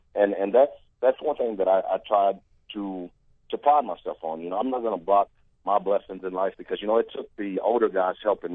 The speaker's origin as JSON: {"language": "English", "region": "Kentucky", "country": "United States", "tie": "born or raised there", "also_born_or_lived": "Columbus, Georgia", "said": "Yeah, no, I was born and raised in Kentucky. Actually, my mom got stationed in Fort Benning. That was actually the only time I went to Columbus, Georgia, was for those my 10th, 11th, and 12th grade year"}